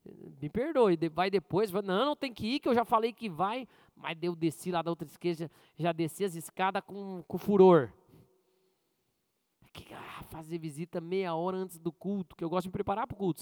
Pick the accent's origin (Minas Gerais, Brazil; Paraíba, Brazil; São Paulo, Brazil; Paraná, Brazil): Paraná, Brazil; Maringá; now in Curitiba, Brazil; Que aqui na fazenda, Curitiba, eu sou de Maringá, irmãos.